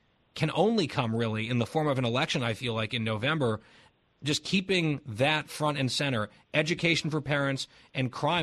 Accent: Los Angeles, California, United States; from Los Angeles.

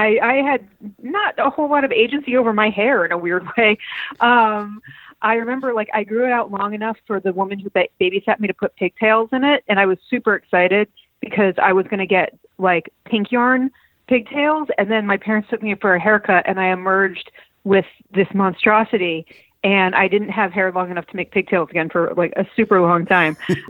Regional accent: Manchester, Connecticut, United States; I grew up 2 towns outside of Hartford, Connecticut, a place called Manchester.

